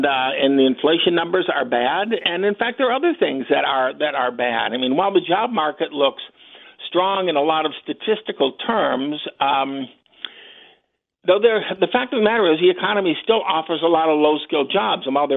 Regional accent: Detroit, Michigan, United States; Yeah, well, you know, I grew up in Detroit

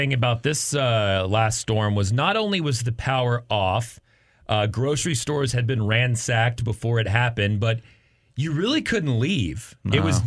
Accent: Amarillo, Texas, United States; I grew up in Amarillo, so I was used to having tire chains, which you put on to drive in the snow.

